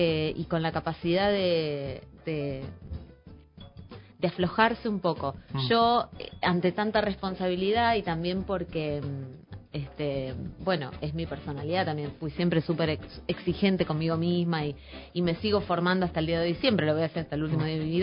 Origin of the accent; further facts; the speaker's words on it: Rosario, Santa Fe, Argentina; now in Buenos Aires, Argentina; yo tenía solo 21 años, recién había llegado a Buenos Aires, estaba haciendo mi primer musical acá en Buenos Aires, yo soy de Rosario